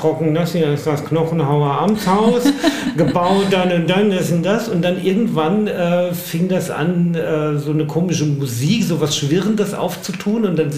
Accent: Hesse, Germany; ich komme aus dem Großraum Frankfurt. So zwischen Frankfurt und Wiesbaden, so ein kleines Kaff.

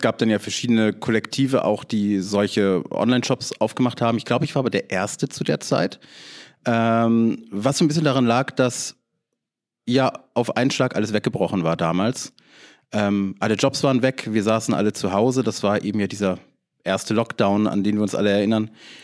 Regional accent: Lower Saxony, Germany; tatsächlich bin ich aufgewachsen in Niedersachsen und meine Großeltern haben in Schleswig-Holstein gelebt. Mein Opa konnte auch nur platt.

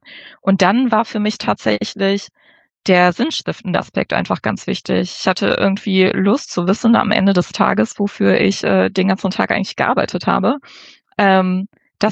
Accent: Wuppertal, North Rhine-Westphalia, Germany; Ich komme aus Wuppertal, habe da studiert, Wirtschaftswissenschaft und Politikwissenschaft

